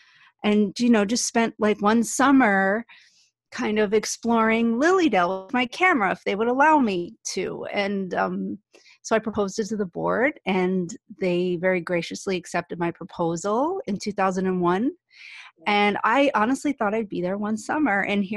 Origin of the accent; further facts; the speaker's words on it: Buffalo, New York, United States; I grew up in Buffalo.